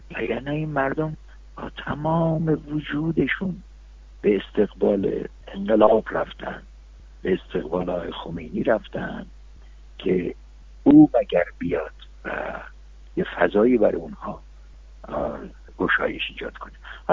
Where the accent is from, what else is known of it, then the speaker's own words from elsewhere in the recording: Iran; من هر دفعه وارد سوسنگرد شدم به عنوان یک ایرانی، به عنوان یک هموطن خجالت کشیدم.